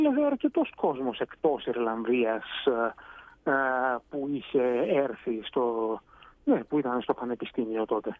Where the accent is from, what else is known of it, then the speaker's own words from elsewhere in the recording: Greece; moved away as an adult; also born or lived in United States; now in Ireland; γεννήθηκα και μεγάλωσα στην Ελλάδα, βέβαια.